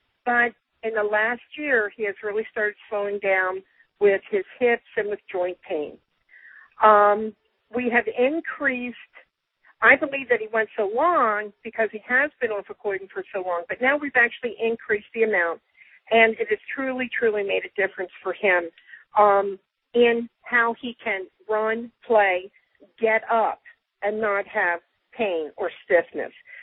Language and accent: English; Fredericksburg, Pennsylvania, United States; I'm from Fredericksburg, Pennsylvania.